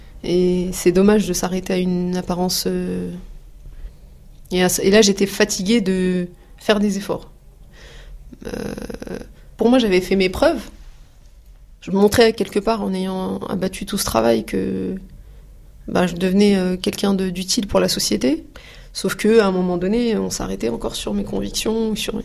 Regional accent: Mantes-la-Jolie, Île-de-France, France; donc j'ai 40 ans. Le quartier dans lequel j'ai grandi, c'était au Val-Fouré, donc à Mantes-la-Jolie. Et on vivait donc dans un HLM.

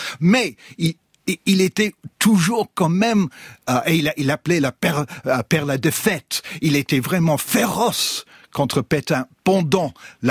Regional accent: England, United Kingdom; French is a second language; En tant qu'anglais, je peux dire

